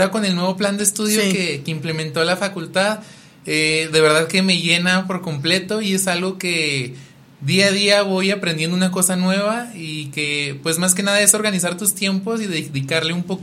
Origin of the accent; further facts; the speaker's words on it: Miguel Auza, Zacatecas, Mexico; yo soy de Miguelauza, Zacatecas.